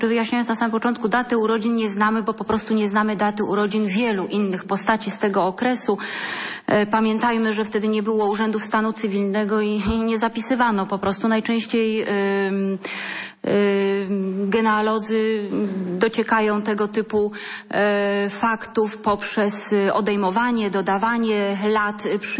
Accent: Lower Silesian Voivodeship, Poland; I to tutaj jako Dolnoślązacy, jako Ślązacy w ogóle możemy być z tego dumni.

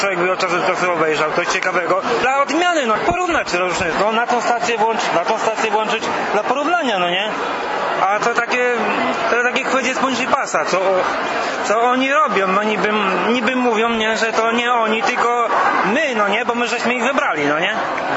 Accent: Lubań, Lower Silesian Voivodeship, Poland; Z Lubania.

